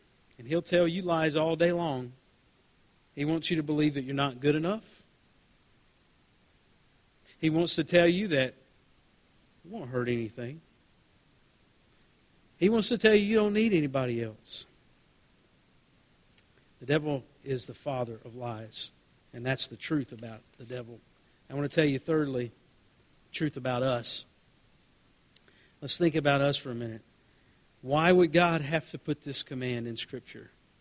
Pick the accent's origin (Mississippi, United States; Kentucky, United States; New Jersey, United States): Mississippi, United States; And I know I grew up in Mississippi, okay? We lived in a trailer, and we parked it behind the house. So you can just imagine what that looked like in rural Mississippi.